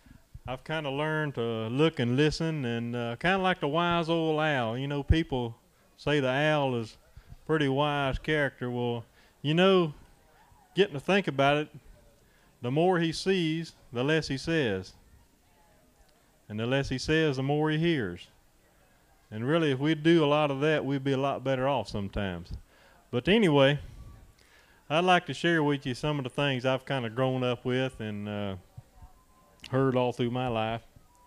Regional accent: East Palatka, Florida, United States; I'm from East Palatka, down on the banks of the beautiful St. Johns River in Putnam County. You ever heard of that?

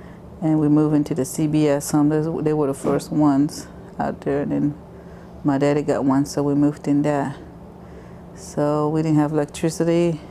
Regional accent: Florida, United States; also born or lived in Big Cypress; Well, I was originally born in Jackson Memorial. In my early childhood, I was raised around Timmama Trail.

